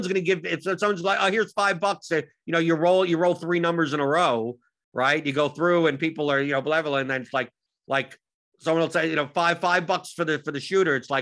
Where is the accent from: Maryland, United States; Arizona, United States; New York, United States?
New York, United States; But of course, I come from New York, so...